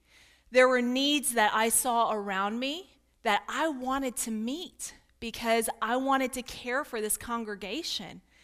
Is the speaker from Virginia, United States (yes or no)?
no; Kentucky, United States; I am from Kentucky. Y'all. Sometimes my mom's from Minnesota, so sometimes, you know, I can bring out the northern accent, yeah. But other times I fall into the y'all twang, so I'm a little mixed up in my accent at times.